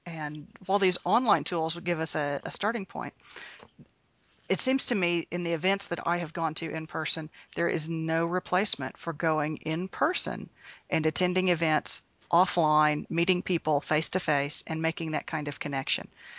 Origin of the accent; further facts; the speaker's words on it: Oklahoma, United States; even though he's from Australia and I'm from Oklahoma. We found that there were a lot of rural similarities across the continents.